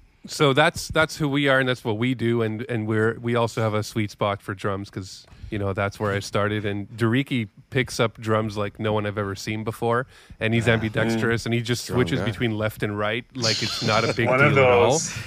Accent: Canada; most Canadians in major cities are chameleons, are American chameleons, basically, and you can't tell from our accent or from the content we make that we're actually up in Canada.

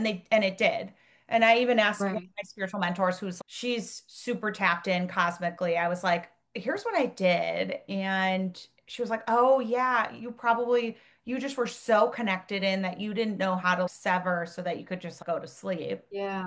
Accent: Minnesota, United States; now in Chicago, United States; But Chicago, I'm also from Minnesota though.

